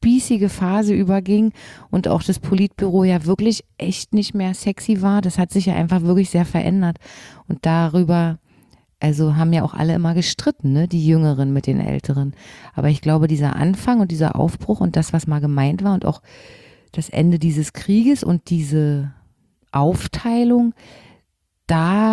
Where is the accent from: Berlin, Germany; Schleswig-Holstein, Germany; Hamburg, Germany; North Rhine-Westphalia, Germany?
Berlin, Germany; Ich war ja eben ein Berliner Schulkind.